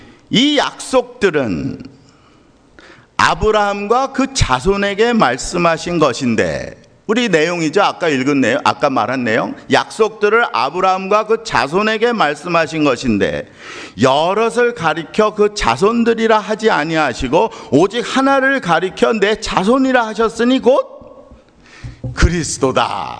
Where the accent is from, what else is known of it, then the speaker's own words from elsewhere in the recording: South Korea; moved away; 저는 한국이 제가 또 애국심이 많습니다. 여기 온 지가 오래돼갖고 요즘은 좀 애국심이 안 보이는 것 같아요. 근데요 저는 한국인인데